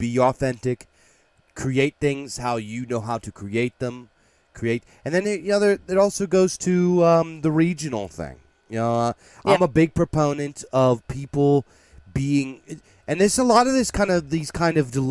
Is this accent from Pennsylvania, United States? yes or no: yes; Pennsylvania, United States; In where I grew up in Pennsylvania, people like the if there is like a traditional music here, it would be polka.